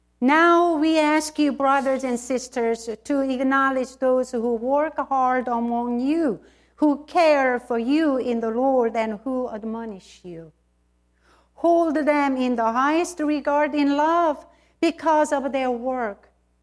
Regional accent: South Korea; English is a second language; moved away; most of you know that I came from South Korea.

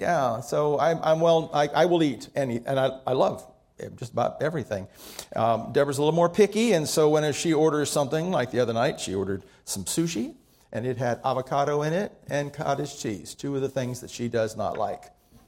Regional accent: Miami, Florida, United States; I don't make a secret that I was born in Miami and went to elementary school in Miami, and I walked to school every day.

